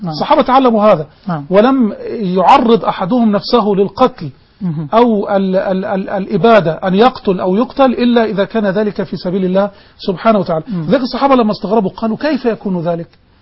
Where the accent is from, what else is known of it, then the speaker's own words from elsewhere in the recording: Egypt; كثير من الشوارع والأنحاء في بلدنا مصر.